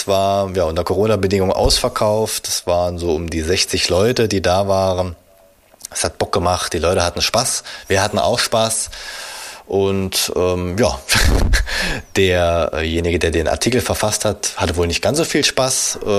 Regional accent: Baden-Württemberg, Germany; born there; Also ich als gebürtiger Schwabe

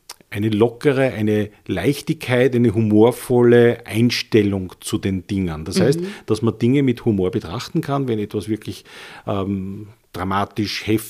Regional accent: Vienna, Austria; born there; Ja, also ich bin gebürtiger Wiener

